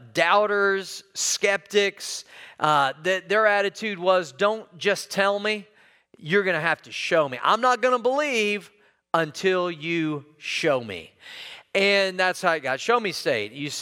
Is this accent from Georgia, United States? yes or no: no; Missouri, United States; Because, you know, I'm from Missouri, and Missouri is called the Show Me State.